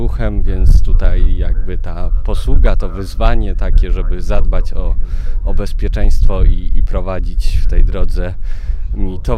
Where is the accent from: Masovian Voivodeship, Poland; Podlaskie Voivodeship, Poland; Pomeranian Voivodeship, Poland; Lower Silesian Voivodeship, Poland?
Lower Silesian Voivodeship, Poland; Syców; No bo ja jestem z Sycowa, to jest moje miasto